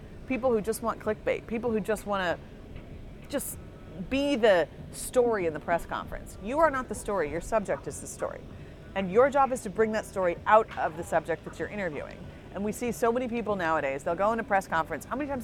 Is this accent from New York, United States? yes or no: no; Bloomington, Indiana, United States; I went to IU. I grew up in Bloomington. It's my favorite place in the whole wide world.